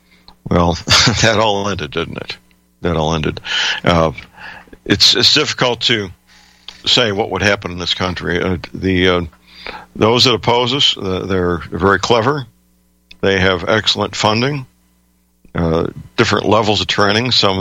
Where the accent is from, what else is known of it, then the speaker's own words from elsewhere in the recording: St. Louis, Missouri, United States; I have a first-hand report that my hometown, St. Louis